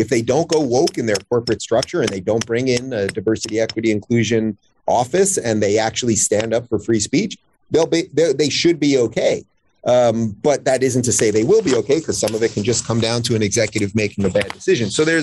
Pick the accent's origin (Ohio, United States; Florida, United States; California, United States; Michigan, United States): Florida, United States; And I am going to do everything I can as a Floridian to keep Florida, Florida.